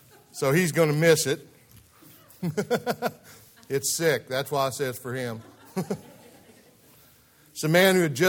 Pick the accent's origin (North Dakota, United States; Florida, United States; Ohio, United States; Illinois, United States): Illinois, United States; we trust that God will use them greatly in my home state of Illinois.